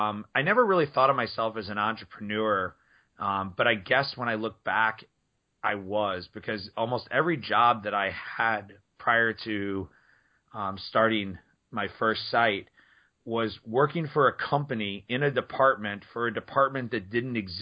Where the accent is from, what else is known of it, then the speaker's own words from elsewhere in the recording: Midwest, United States; And I think a lot of it comes from a Midwest background, you know, growing up in the Midwest.